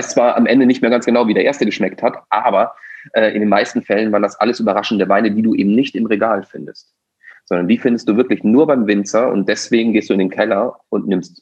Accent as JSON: {"language": "German", "country": "Austria", "said": "Ich bin Ösi, ja. Das heißt also, sprich, ich bin auch in einer Region durchaus groß geworden, wo es eben die Heurigen gibt."}